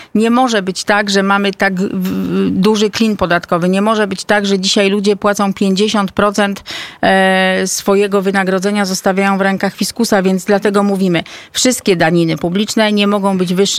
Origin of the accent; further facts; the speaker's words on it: Częstochowa, Silesian Voivodeship, Poland; ja jestem częstochowianką, proszę pana